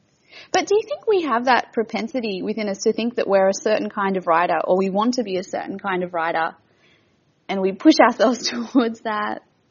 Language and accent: English; Gold Coast, Queensland, Australia; And it was on the Gold Coast, my hometown.